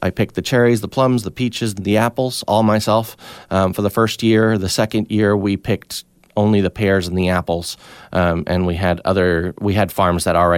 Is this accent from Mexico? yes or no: yes; Mexico; I grew up in Mexico.